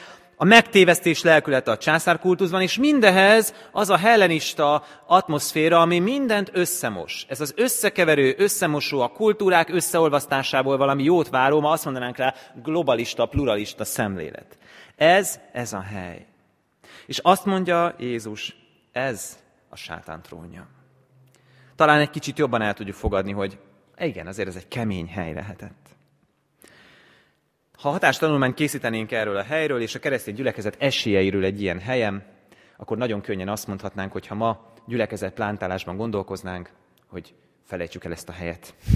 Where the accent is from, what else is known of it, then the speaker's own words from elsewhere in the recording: Hungary; felszokott nézni a Turul szoborra. Én azon a környéken nőttem fel